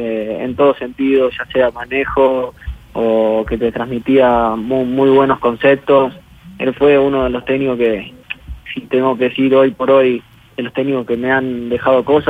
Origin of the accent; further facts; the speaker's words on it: Piedras Blancas, Montevideo, Uruguay; estuve en Uruguay, obviamente soy ahí de Piedras Blancas, estuve con mis viejos